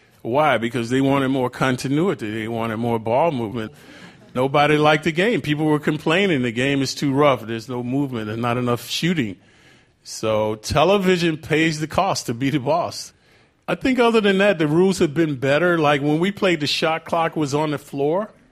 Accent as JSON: {"language": "English", "region": "the South", "country": "United States", "said": "And I'm from the South, so I still believe that if not for sports, the South would be segregated."}